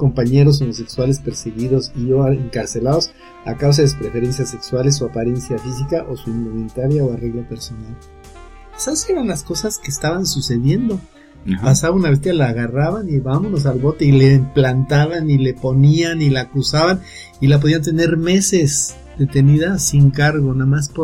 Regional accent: Mexico; la defensa de nuestros derechos democráticos y constitucionales como ciudadanos mexicanos que somos

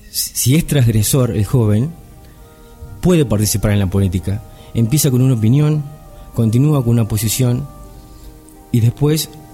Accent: Argentina; no solamente nos ha pasado a nosotros como argentinos

